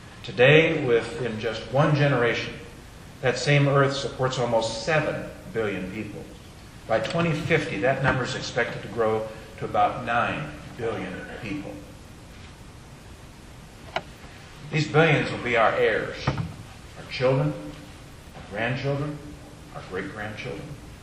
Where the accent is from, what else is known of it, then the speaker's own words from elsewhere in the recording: Idaho, United States; my home state of Idaho.